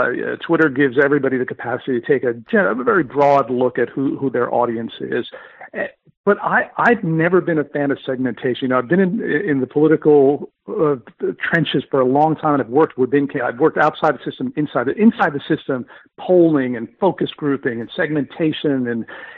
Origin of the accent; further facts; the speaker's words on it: New York City, New York, United States; and I'm a New Yorker, is buying a $100 million condo overlooking Central Park